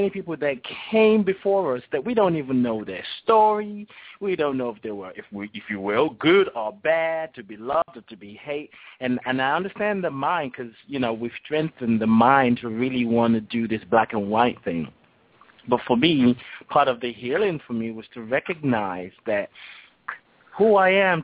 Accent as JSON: {"language": "English", "country": "Nigeria", "lives_now": "United States", "said": "I'm originally from Nigeria, and my story about honoring ancestors came in a roundabout kind of way. I think I'm learning more in America about honoring my ancestors than I did in Nigeria."}